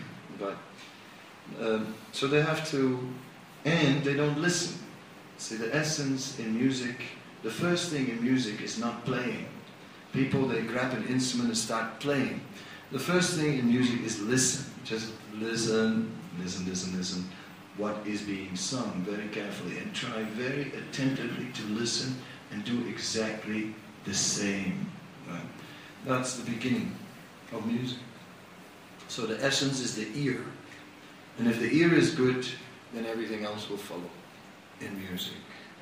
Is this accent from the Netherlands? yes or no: yes; Netherlands; I'm from Holland, so I know about boats because it also has lots of water.